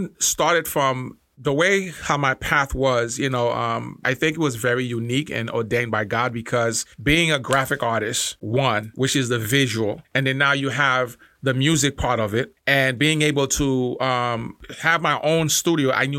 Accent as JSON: {"language": "English", "country": "Haiti", "said": "Rap was the music that I listened to a lot when I came from Haiti."}